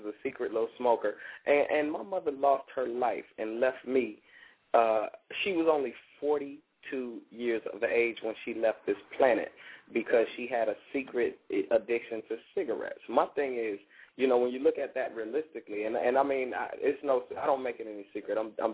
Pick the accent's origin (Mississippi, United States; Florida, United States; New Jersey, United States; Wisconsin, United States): Florida, United States; Miami; also born or lived in Chicago / New York / Georgia / Texas; I was born in Chicago, raised in Miami, Florida, lived in New York, pursued my career out there. I've lived in Georgia, Texas, of course, Chicago.